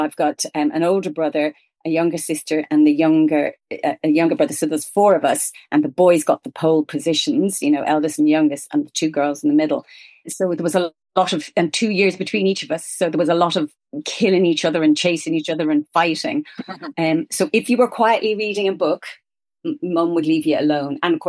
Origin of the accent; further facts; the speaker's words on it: Rathmichael, Leinster, Ireland; But I grew up out in Rathmichael, very nice leafy suburb, Rathmichael, near Shankill and Bray out there. And one of four kids, kind of in the 60s.